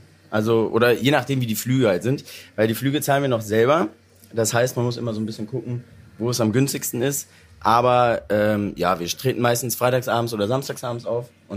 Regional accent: Cologne, North Rhine-Westphalia, Germany; Wir kommen aus Köln

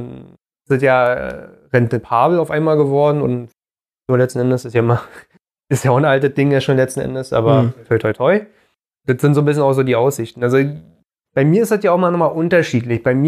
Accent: Berlin, Germany; wir als Berliner, wir sind erstmal Stadtkinder. Also um uns herum ist nur Beton.

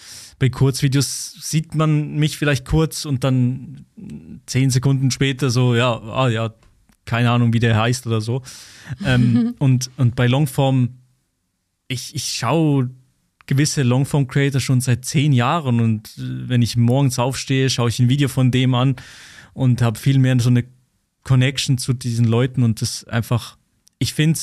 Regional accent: Switzerland; accent: Swiss German; ich habe auch lange Zeit Dialektvideos gemacht, in meinem komischen Schweizer Dialekt.

